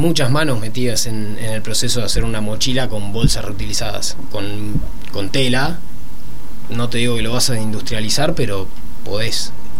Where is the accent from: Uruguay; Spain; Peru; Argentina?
Argentina; Yo soy muy argentino, industria nacional y todo nacional.